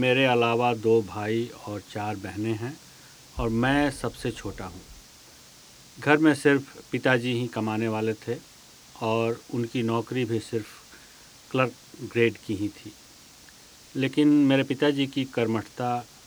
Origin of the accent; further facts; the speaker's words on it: Agra, Uttar Pradesh, India; born there; 16 अगस्त 1980 को मेरा जन्म आगरा में हुआ और मेरी प्रारंभिक शिक्षा सेंट जॉर्जेस स्कूल में पूरी हुई।